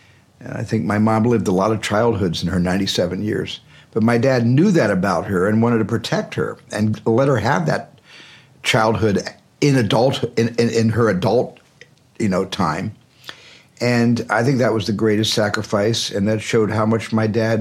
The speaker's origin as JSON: {"language": "English", "region": "Arizona", "country": "United States", "tie": "born or raised there", "said": "Certainly I identified inside being, you know, in a family, in a large family growing up in Arizona."}